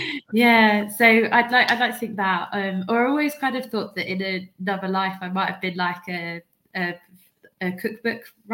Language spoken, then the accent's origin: English; England, United Kingdom; because he's Welsh and I'm English, we did consider getting married on the 15th of March next year